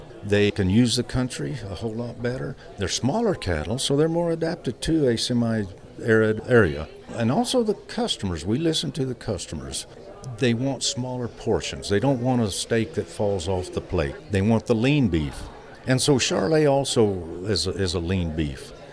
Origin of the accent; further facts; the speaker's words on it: New Mexico, United States; I'm a native of New Mexico. I grew up in Lincoln County, Billy the Kid country, Smokey the Bear country.